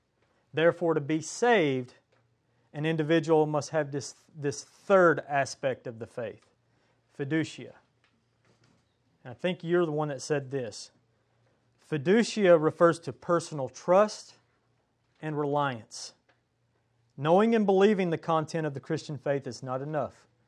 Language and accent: English; United States; accent: hillbilly; these are Latin words, and my hillbilly accent's probably going to ruin them.